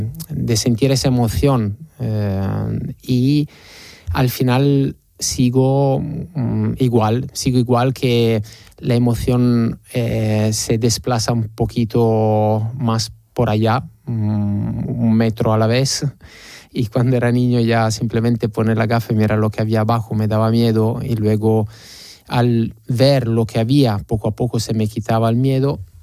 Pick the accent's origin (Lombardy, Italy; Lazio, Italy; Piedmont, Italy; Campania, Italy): Piedmont, Italy; Turin; Spanish is a second language; Yo soy de Torino, del norte de Italia, y he tenido la suerte de pasar los veranos al mar en Liguria con mis abuelos.